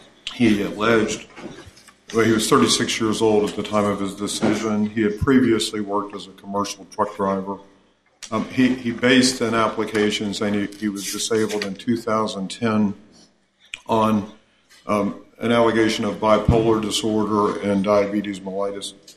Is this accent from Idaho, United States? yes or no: no; Boone, North Carolina, United States; I'm an attorney from Boone, North Carolina